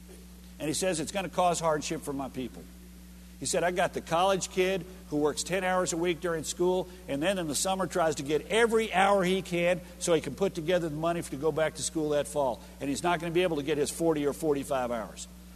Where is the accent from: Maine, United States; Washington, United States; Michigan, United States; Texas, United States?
Texas, United States; Look, I'm from Texas. I have to have a hunting lease. It's a moral obligation of a Texan to have a hunting lease.